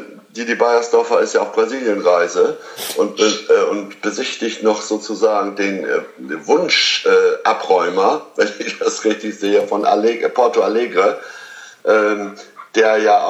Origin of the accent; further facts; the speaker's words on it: Lower Saxony, Germany; ich als Ostfriese